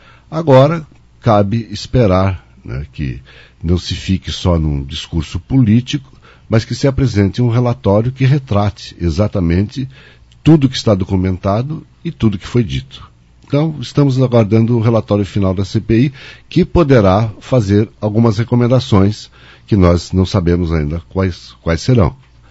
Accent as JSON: {"language": "Portuguese", "region": "Paraná", "country": "Brazil", "said": "a nossa economia e a nossa vida como paranaenses não estaria na classificação tão alta como está hoje dentro da federação"}